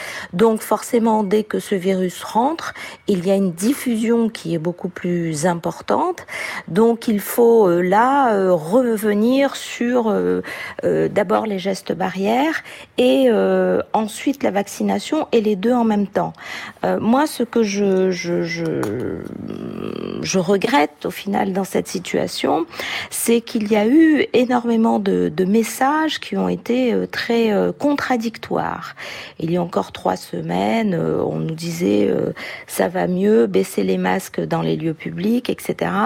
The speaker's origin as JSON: {"language": "French", "country": "Réunion", "said": "Alors, la situation chez nous à La Réunion, les chiffres sont différents"}